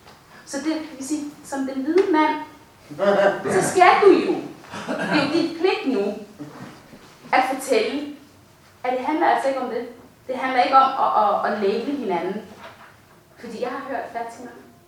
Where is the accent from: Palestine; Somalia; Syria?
Somalia; jeg både er sort, jeg er muslim, jeg er somalier